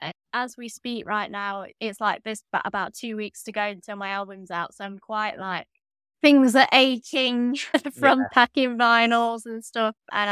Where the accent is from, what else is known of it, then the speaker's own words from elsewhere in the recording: Derby, East Midlands, United Kingdom; And I'm from Derby and East Midlands, and some of my work sort of references that.